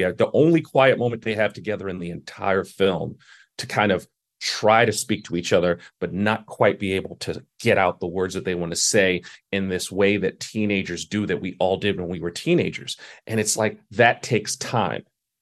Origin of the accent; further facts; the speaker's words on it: Brooklyn, New York, United States; what I used to call the Williamsburg Bank Building when I grew up in Brooklyn.